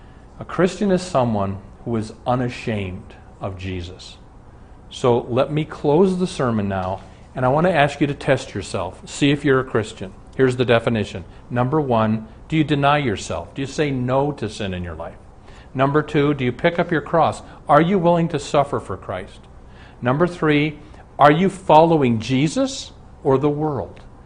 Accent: Omaha, Nebraska, United States; So some years ago, I wrote him a letter. I'm from Omaha. He's in Omaha.

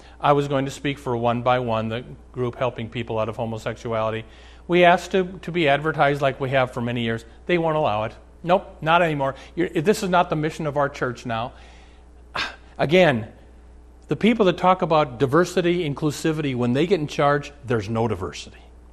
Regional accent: Omaha, Nebraska, United States; I'm from Omaha.

